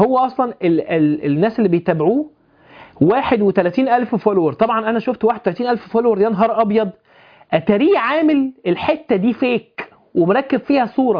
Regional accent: Alexandria, Alexandria Governorate, Egypt; قال لي من اين انت؟ قلت له اسكندريه.

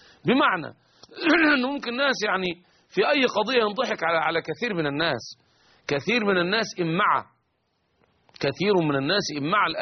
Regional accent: Egypt

